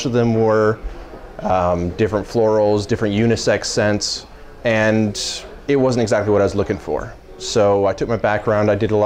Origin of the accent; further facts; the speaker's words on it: Rancho Cucamonga, California, United States; I'm from Rancho Cucamonga, California.